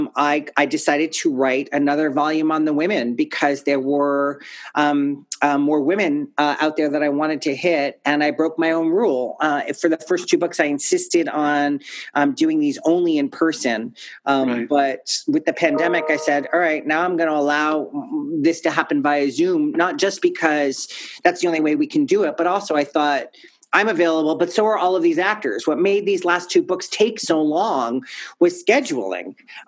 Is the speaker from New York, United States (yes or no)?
yes; New York City, New York, United States; I grew up in New York City, and I was very lucky to be taken to the theater from a very, very, very small age.